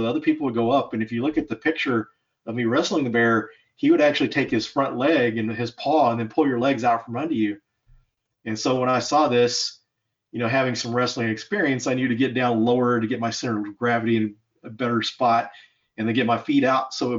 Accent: Denton, Texas, United States; working as a bouncer in a nightclub in my hometown of Denton, Texas.

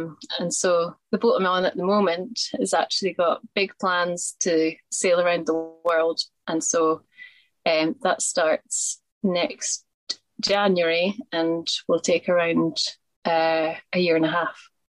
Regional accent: Scotland, United Kingdom; we'll have a little pennant that says we're from Scotland up, I think, so that other people who are Scottish can come and wave hello.

